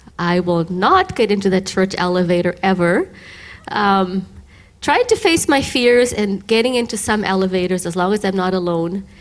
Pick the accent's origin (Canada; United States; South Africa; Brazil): Brazil; growing up in Brazil, they're not just your little, tiny, little ones. They're big ones.